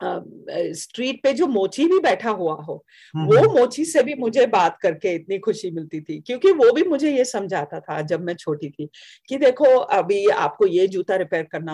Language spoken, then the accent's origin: Hindi; Mumbai, Maharashtra, India; तो मेरा बचपन तो मुंबई में था, मेरी मम्मी तो अभी भी मुंबई में रहती है